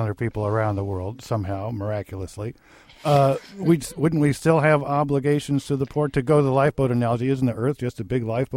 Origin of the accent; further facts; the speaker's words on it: United States; born there; from Stanford's Philosophy Department. I was born in the USA